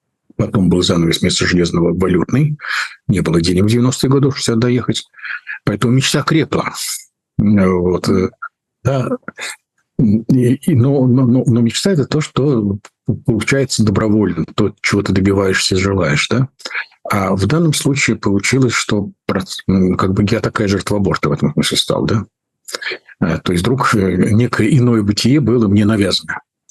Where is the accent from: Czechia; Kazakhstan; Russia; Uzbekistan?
Czechia; Prague; Поскольку мое детство прошло в Праге, я ее, конечно, всегда очень любил.